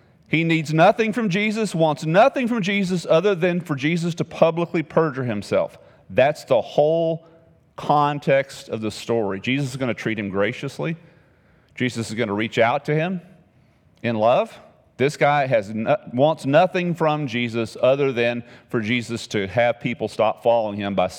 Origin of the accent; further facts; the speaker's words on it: Texas, United States; I lived in East Texas, Beaumont area, and I was coming home to my hometown, which was about 30 minutes away